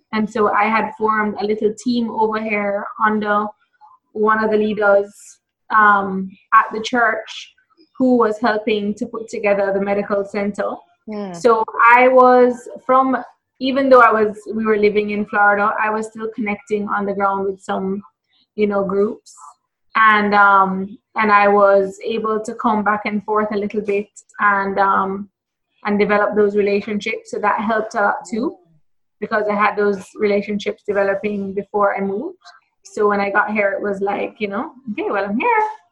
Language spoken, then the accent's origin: English; Trinidad & Tobago; now in United States; I grew up in the Caribbean, so I knew what I was going